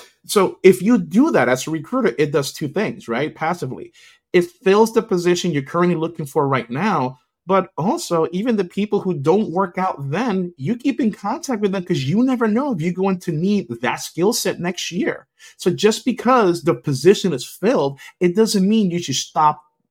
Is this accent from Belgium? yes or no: no; Puerto Rico; now in Florida, United States; I'm from Puerto Rico.